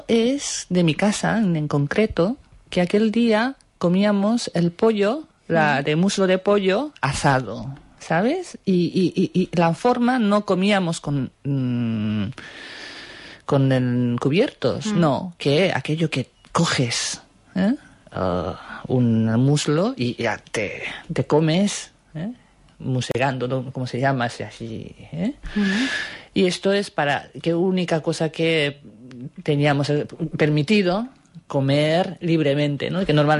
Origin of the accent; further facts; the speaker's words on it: Japan; Spanish is a second language; Es que no soy una japonesa típica.